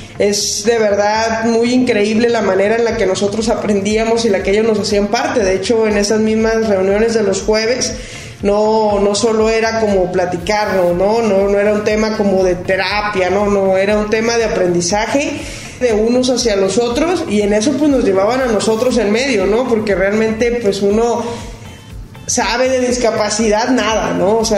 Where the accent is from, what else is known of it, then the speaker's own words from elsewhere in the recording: Mexico; como mexicanos nos toca